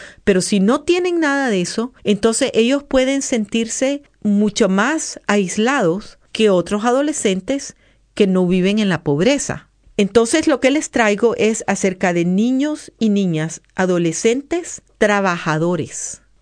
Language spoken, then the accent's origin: Spanish; Nicaragua; Como vengo de Nicaragua, les he traído una literatura que les resumiré